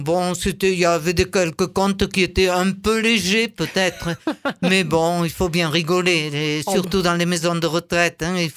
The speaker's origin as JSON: {"language": "French", "country": "France", "first_language": "Occitan", "second_language": "French", "said": "Parce que d'abord, c'est ma langue natale, ma première langue, et que sa sonorité me plaît."}